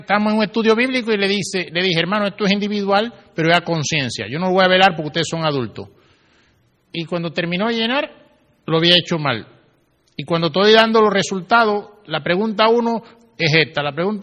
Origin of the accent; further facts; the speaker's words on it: Mexico; ¿Cómo habla una mexicana cuando se incomoda ahí en México? Mira, en mi país las mujeres cuando te van a ofender, te ofenden feo.